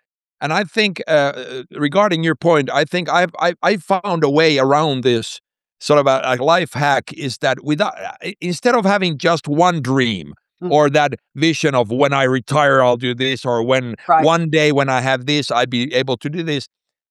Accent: Finland; moved away; also born or lived in Mexico; I'm originally from Finland, but I've been living abroad or in Mexico, mostly Latin America, most of my life.

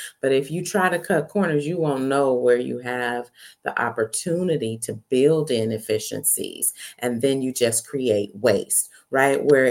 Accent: California, United States; For those of y'all didn't know where I'm from Northern California.

